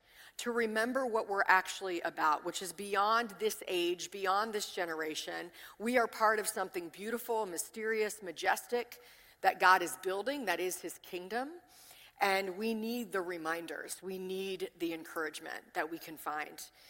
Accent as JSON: {"language": "English", "region": "the South", "country": "United States", "said": "I live my normal Monday through Saturday in Richmond, Virginia with my family. So I am from the South"}